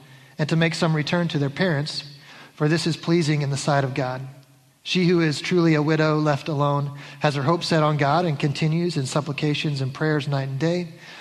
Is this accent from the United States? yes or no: yes; the South, United States; I'm from the South and that's just what we do. It's yes ma'am, yes sir, no thank you, please.